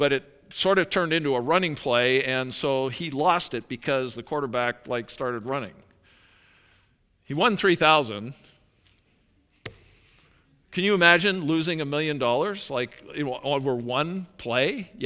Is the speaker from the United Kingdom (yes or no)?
no; Calgary, Alberta, Canada; I grew up in Calgary, Alberta, so it's not a massive city, but it's lots of lights.